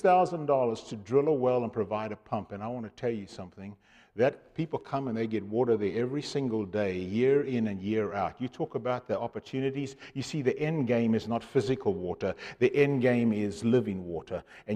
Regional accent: Zimbabwe; moved away; also born or lived in Cape Town, South Africa; my wife and I was born in Cape Town, raised in Zimbabwe, as Blake said, and met this lovely Southern belle from Alabama. You know, I grew up with a British background

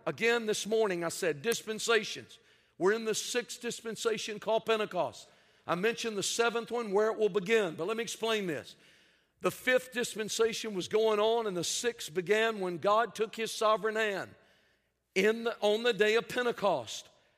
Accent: Arkansas, United States; And I'm from South Arkansas.

